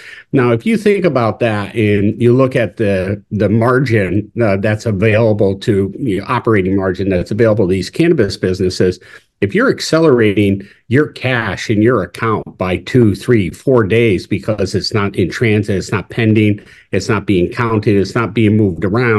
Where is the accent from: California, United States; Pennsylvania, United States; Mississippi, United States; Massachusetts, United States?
Massachusetts, United States; accent: Massachusetts; I always butcher that name. It's my Massachusetts accent struggles.